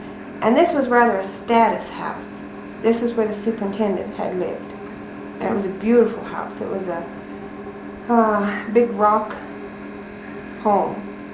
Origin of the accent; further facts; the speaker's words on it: Chicago, Illinois, United States; born there; I was born in October 3rd, 1928 in Chicago, Illinois.